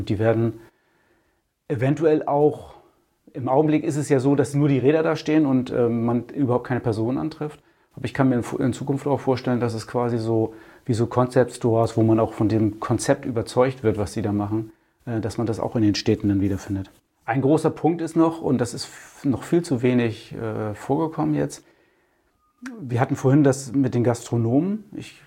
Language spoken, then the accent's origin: German; Cuxhaven, Lower Saxony, Germany; Also bei uns in Cuxhaven ist samstags immer Wochenmarkt.